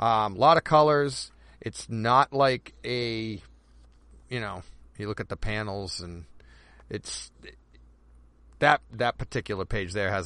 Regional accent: Massachusetts, United States; Well, we're both from Massachusetts.

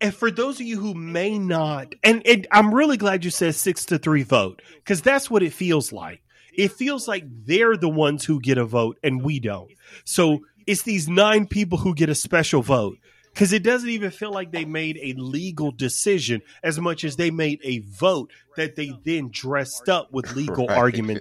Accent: the South, United States; I'm from the South, so I said it the best I could

